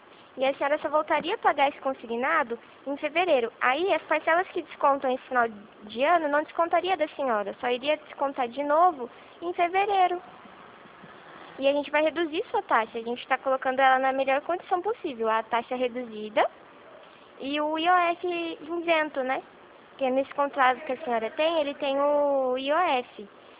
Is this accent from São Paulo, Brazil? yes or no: yes; Rio Claro, São Paulo, Brazil; Eu também sou aqui de Rio Claro, da Avenida 3.